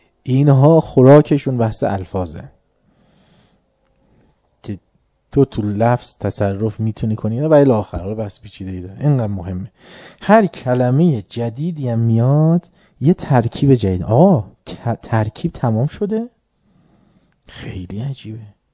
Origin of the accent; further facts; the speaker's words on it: Iran; نکنه ما زیاد ایرانی نیستیم، ما ایرانیم.